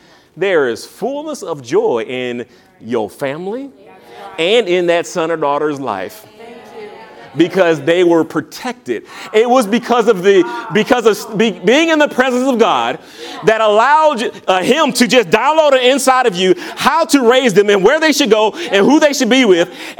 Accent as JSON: {"language": "English", "town": "Detroit", "region": "Michigan", "country": "United States", "tie": "born or raised there", "said": "And I know this, you know, growing up in Detroit, and I don't know, this might have been in your neck of the woods or so"}